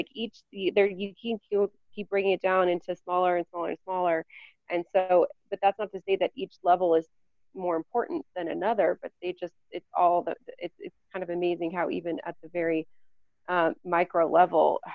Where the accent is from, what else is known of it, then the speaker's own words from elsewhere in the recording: Lafayette, Colorado, United States; I was driving home from Denver to my hometown at the time of Lafayette, which is about 30, 35 minutes.